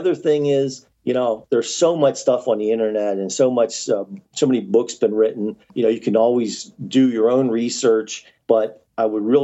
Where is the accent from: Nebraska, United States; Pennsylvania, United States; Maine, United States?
Pennsylvania, United States; Today is the latest I've ever fly fished for trout in my home state of Pennsylvania.